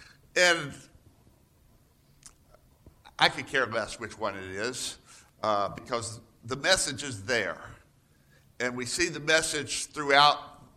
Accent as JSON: {"language": "English", "region": "the South", "country": "United States", "tie": "born or raised there", "said": "especially if you go down south where I grew up in the Bible Belt."}